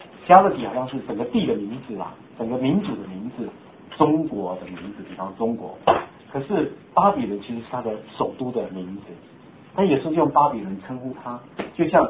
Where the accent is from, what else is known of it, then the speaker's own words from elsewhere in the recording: Taiwan; 有近东和远东，我们台湾那里叫远东